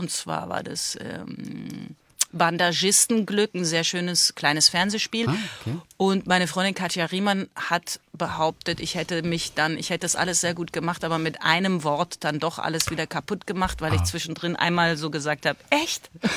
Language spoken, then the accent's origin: German; Munich, Bavaria, Germany; Freilich, ich komme auch aus München.